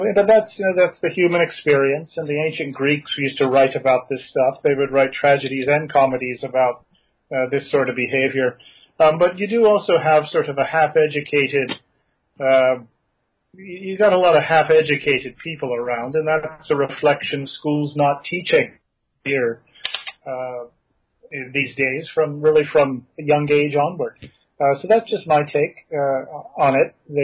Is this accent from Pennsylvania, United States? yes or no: no; Alexandria, Virginia, United States; But when I was little, I'm from Alexandria.